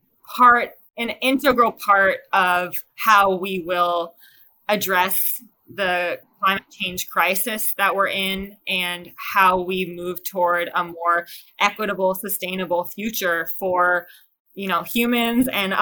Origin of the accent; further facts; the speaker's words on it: New York City, New York, United States; I grew up in New York City and I really loved any opportunity I had to get out and be near a lake